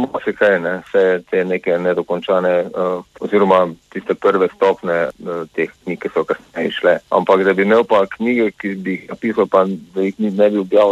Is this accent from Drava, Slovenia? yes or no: yes; Maribor, Drava, Slovenia; Jaz sem odraščal v Mariboru, v srednjo šolo sem hodil in seveda odraščal tam v 80-ih, ko so … nastali, 79 pa potem naprej.